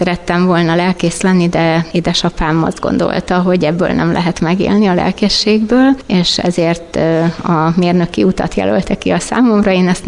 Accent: Békéscsaba, Békés, Hungary; born there; Békés Csabai születésű vagyok, itt jártam a régi Rózsa Ferenc gimnáziumba 4+2-n nyomdaipari tagozaton. Itt érettségiztem

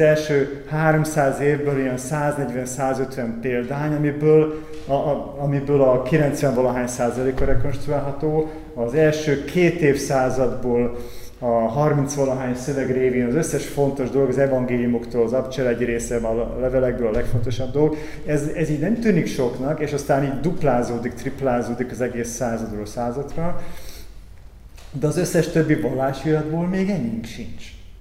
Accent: Budapest, Hungary; born there; Tehát most, ha én itt születtem Budapesten, akkor én nem tudom betölteni ezt a proféciát.

